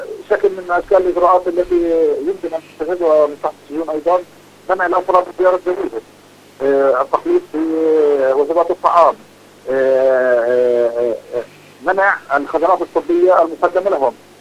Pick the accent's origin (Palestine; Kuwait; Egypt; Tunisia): Palestine; كفلسطينيين